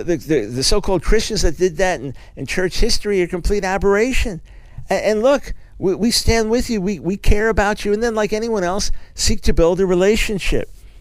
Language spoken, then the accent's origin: English; Long Island, New York, United States; We went to the locations where I grew up on Long Island. And where I was bar mitzvahed, and then over in Queens, New York, the church in which I met the Lord.